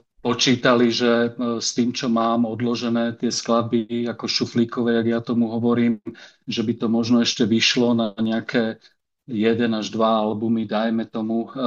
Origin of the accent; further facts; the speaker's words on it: Žiar nad Hronom, Banská Bystrica Region, Slovakia; A jeden krst bol potom v mojom rodnom meste v Žiari nad Hronom, logicky